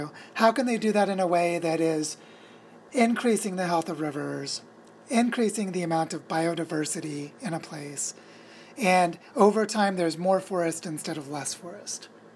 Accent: Missouri, United States; moved away as an adult; now in Colombia; So how we came from Missouri to the northern Andes of Colombia is we were looking for a community where our daughter could grow up

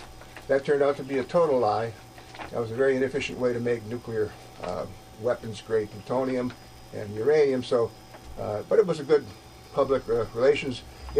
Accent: Detroit, Michigan, United States; I was brought up in Detroit and in Monroe County, just over the Wayne County line.

